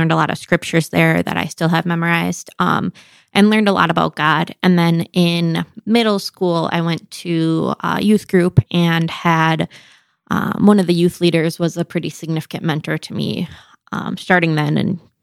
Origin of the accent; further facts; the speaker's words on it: Oshkosh, Wisconsin, United States; I grew up in Oshkosh.